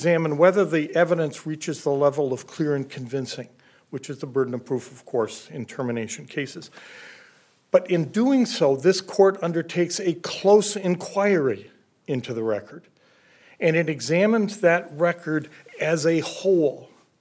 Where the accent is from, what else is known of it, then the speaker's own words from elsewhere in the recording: Mankato, Minnesota, United States; I'm an attorney from Mankato, Minnesota